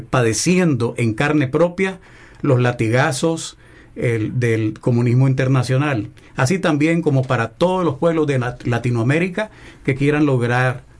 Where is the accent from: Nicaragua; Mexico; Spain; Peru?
Nicaragua; Realmente, como nicaragüenses, estamos con el alma destrozada